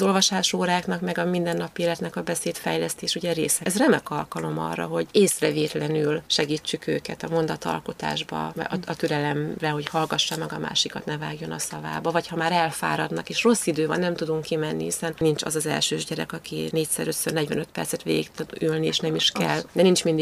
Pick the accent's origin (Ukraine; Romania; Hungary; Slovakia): Hungary; Kisújszállás, Jász-Nagykun-Szolnok; born there; now in Budapest, Hungary; én Kisújszálláson születtem, és a nagymamám testvére volt a kisújszállási lelkész, és így igazából, amikor férjhez mentem és Pestre kerültem, Budapestre kerültem